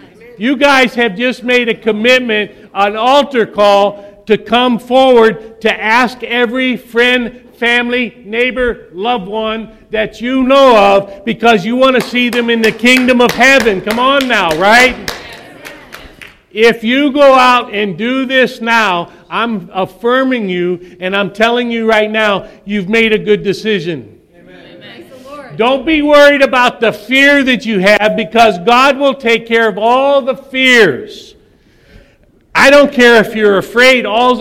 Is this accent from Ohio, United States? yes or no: yes; Ohio, United States; And Ohio. That's my home state. I still love it.